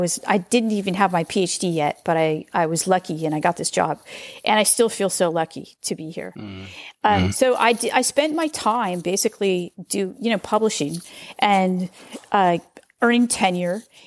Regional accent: California, United States; also born or lived in Los Angeles / San Francisco; I'm from California. And, you know, in California. Where in California? Northern California, near Sacramento. I mean, actually, I was born in Los Angeles.

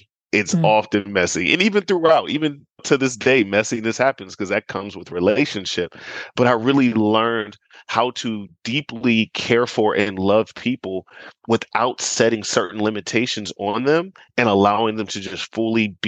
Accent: United States; born there; I am an American born.

